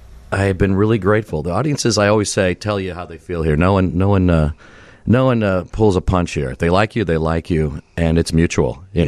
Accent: Sierra Madre, California, United States; I first did it in a church hall where I grew up in Sierra Madre, California.

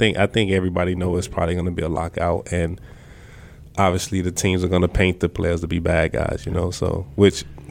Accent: Columbia, United States; No, but she makes sure she let everyone know that I'm really from Columbia. Yeah. See, every time we meet someone or she talks to someone, hey, he's really from Columbia. He's not from Peddle.

